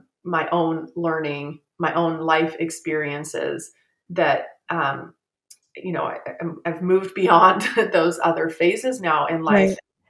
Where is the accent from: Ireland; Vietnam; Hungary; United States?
Hungary; first language Hungarian; English is a second language; to identify my roots, which was in Eastern Europe, you know, in Hungary. You know, I mean, it was my first language.